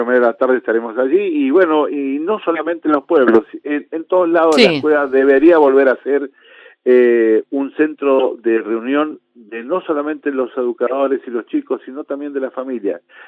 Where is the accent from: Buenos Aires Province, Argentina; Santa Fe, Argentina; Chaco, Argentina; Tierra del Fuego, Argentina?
Chaco, Argentina; Las Breñas; soy chaqueño, yo nací en Las Breñas.